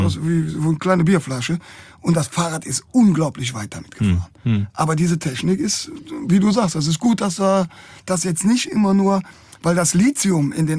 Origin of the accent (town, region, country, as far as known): Cologne, North Rhine-Westphalia, Germany